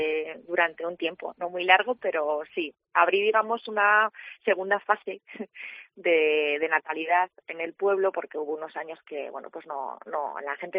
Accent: Alcalá de Henares, Community of Madrid, Spain; born there; yo nací en Madrid, en Alcalá de Henares. Y por cuestiones de trabajo y también de valores personales, mis padres decidieron que nos íbamos al pueblo a vivir.

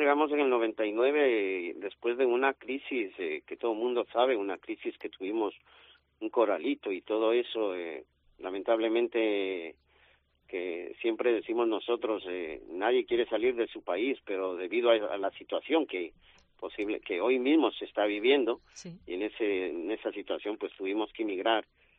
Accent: Ecuador; nuestro país, nuestro querido Ecuador. La verdad es que como ecuatorianos nos sentimos indignados y al mismo tiempo con la imposibilidad o la incapacidad de estar lejos

